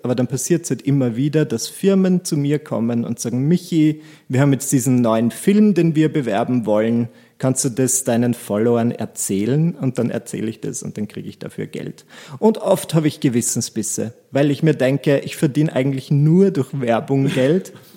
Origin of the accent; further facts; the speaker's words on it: Burgenland, Austria; now in Vienna, Austria; In Wahrheit bin ich ein Burgenländer